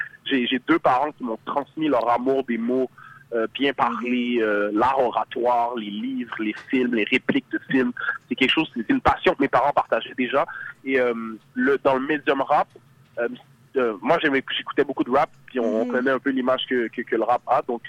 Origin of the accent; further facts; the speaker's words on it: Montreal, Quebec, Canada; je viens des quartiers populaires de Montréal. C'est vraiment ma réalité